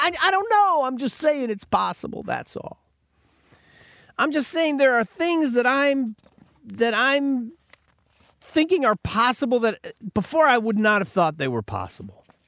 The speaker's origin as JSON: {"language": "English", "town": "Buffalo", "region": "New York", "country": "United States", "said": "because I'm from Buffalo. There you go. That's how we say it."}